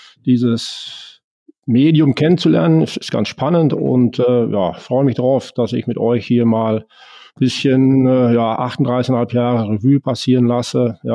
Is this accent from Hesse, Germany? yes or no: no; North Rhine-Westphalia, Germany; Also ich bin Münsterländer, vielleicht zu meiner Person, aus dem westlichen Münsterland, war einer der ersten Westfalen überhaupt hier am Niederrhein bei Lemken, vor diesen 38 Jahren, 1985.